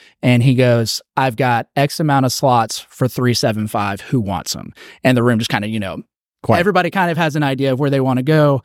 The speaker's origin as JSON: {"language": "English", "region": "Georgia", "country": "United States", "tie": "born or raised there", "said": "So I grew up in Georgia pretty much all over the place, from Atlanta, McKaysville, Georgia. I moved equally in the seventh grade in Coweta County."}